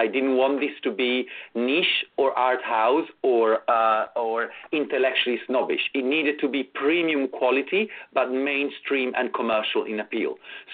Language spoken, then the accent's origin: English; Italy; moved away as an adult; now in London, United Kingdom; So I'm Italian. I was raised in Italy, and because TV is dubbed there, I was exposed to a lot of international productions anyway since I was a child. And when I moved to London, to England in the UK 21 years ago